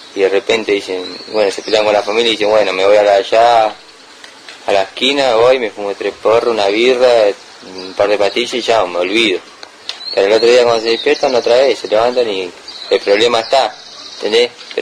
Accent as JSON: {"language": "Spanish", "town": "Ezeiza", "region": "Buenos Aires Province", "country": "Argentina", "said": "soy de acá de Seiza"}